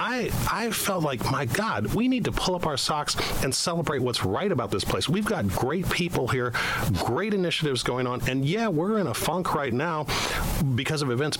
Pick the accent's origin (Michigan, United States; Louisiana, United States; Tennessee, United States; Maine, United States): Michigan, United States; Detroit; born there; now in Sacramento, United States; And I was born in Detroit, Michigan, so I know how bad Detroit has been.